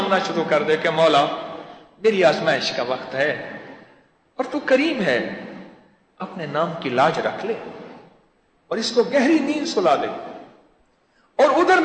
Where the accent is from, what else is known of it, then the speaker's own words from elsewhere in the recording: Lahore, Punjab, Pakistan; میں نے کہا میں لاہور سے ہوں آپ کہاں سے ہیں؟